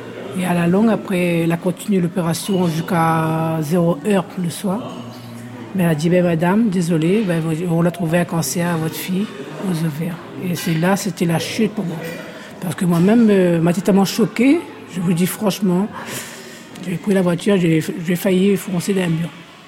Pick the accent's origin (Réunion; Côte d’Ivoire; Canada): Réunion; De La Réunion.